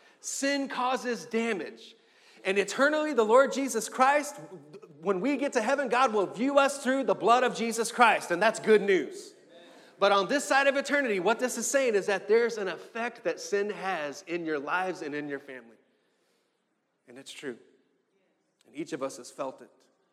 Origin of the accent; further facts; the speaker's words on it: Amarillo, Texas, United States; also born or lived in Abilene, United States / Brownsville, United States; I grew up in Amarillo, Texas, in the Texas Panhandle. And then from there, I moved to Abilene, Texas, and West Central Texas, where I met my beautiful wife